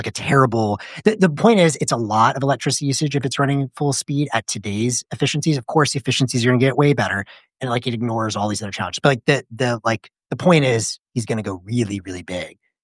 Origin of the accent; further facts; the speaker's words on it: Memphis, Tennessee, United States; so I'm from Memphis. You know, I always say we do it for the M.